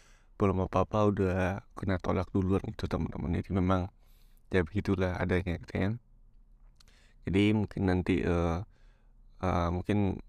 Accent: Padang, West Sumatra, Indonesia; kembali ke Indonesia, ke Padang ya. Karena gue orang Padang ya.

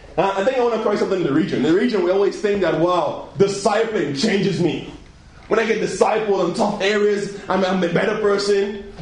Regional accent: Nigeria; born there; I was born in Nigeria, right?

